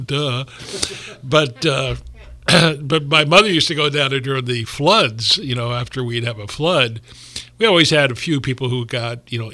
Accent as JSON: {"language": "English", "town": "Guerneville", "region": "California", "country": "United States", "tie": "born or raised there", "said": "And I was raised in Guerneville, and the Vets Hall, in the old days when I was a kid, that was used pretty much for, civic, gatherings, this kind of thing."}